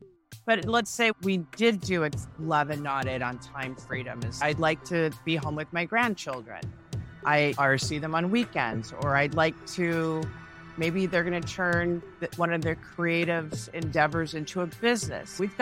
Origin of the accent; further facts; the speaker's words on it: Seattle, Washington, United States; because I'm from Seattle, so it's always dark up there in the winter